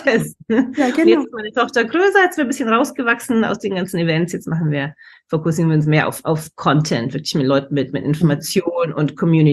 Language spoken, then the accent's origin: German; Munich, Bavaria, Germany; now in New York, United States; Ich bin ursprünglich aus München, lebe aber seit 23 Jahren in New York